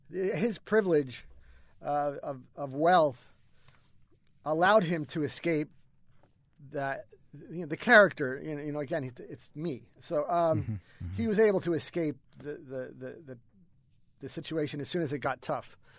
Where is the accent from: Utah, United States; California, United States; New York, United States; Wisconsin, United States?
Utah, United States; Salt Lake City; some anecdotes that I remember from when I was a kid about growing up in Salt Lake and some of the things that I did with my friends.